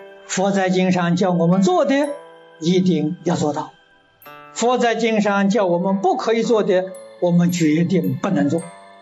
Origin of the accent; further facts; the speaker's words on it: China; 佛的父母，菩萨的父母，我们中国人常讲的荣宗耀祖啊。